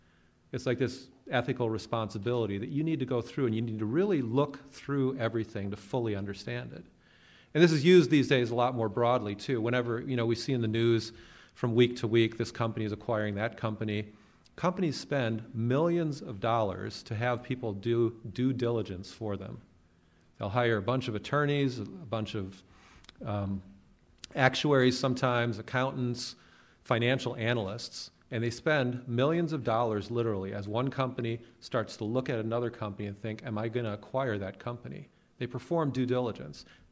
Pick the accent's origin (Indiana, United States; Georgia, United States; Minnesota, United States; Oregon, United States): Minnesota, United States; I remember a kid in high school when I grew up in Minnesota